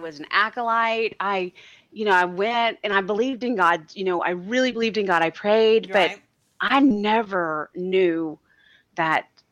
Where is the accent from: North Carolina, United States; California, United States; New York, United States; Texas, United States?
Texas, United States; I grew up in Texas and they live in Maryland.